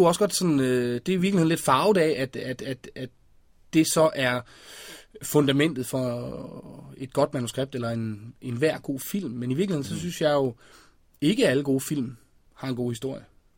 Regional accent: West Jutland, Denmark; da jeg voksede op i Vestjylland, og da jeg sad derovre og kiggede mod København

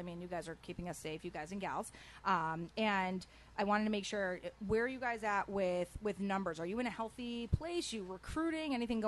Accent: Fairfield, United States; I mean, I'm a little biased because I grew up in Fairfield.

